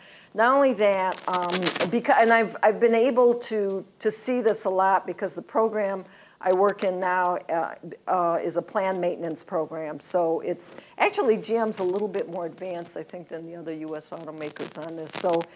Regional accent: United States; No. We're American workers.

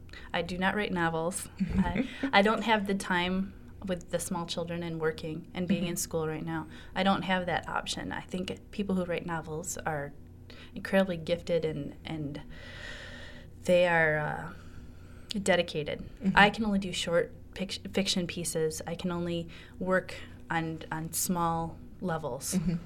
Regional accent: Philippines; now in Michigan, United States; we were talking about how I'm Filipina.

